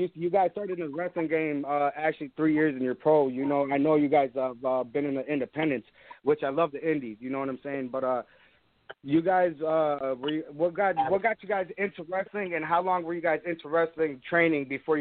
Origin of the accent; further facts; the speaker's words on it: Michigan, United States; I mean, I come from Michigan, and we got a promotion that's called Horseland.